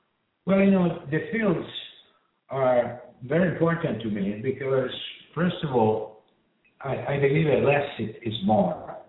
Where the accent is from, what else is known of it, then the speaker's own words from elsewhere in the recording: Italy; English is a second language; now in United States; You know that I'm from Italy.